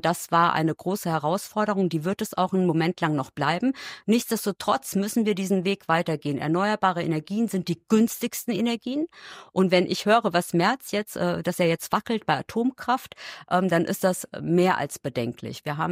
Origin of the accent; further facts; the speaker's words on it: Berghausen, North Rhine-Westphalia, Germany; mein Lieblingsort in Siegen-Wittgenstein ist tatsächlich Berghausen, der Ort, wo ich aufgewachsen bin.